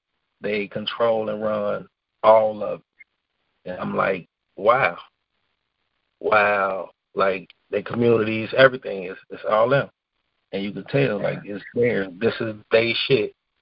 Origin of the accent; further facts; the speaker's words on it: Cincinnati, Ohio, United States; now in Houston, United States; Like, I'm from Cincinnati, but I am right now in Pasadena, Houston, Texas.